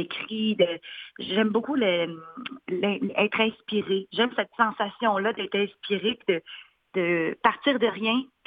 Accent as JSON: {"language": "French", "town": "Quebec City", "region": "Quebec", "country": "Canada", "lives_now": "Montreal, Canada", "said": "Le fait que j'ai déménagé à Montréal, moi je viens de Québec"}